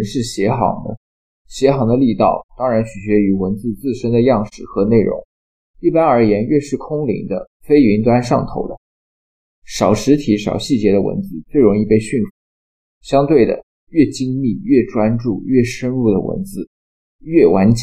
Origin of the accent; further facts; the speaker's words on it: China; 就这是作为中国人的微小优势吧